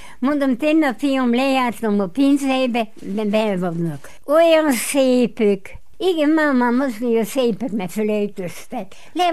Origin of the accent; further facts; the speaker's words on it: Ócfalva, Harghita, Romania; Én itt születtem. Édesapám, édesanyám, mind itt vannak, minden rokon.